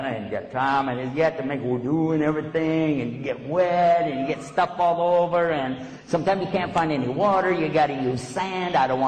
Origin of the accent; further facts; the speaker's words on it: Texas, United States; But keep in mind, I'm just from Texas.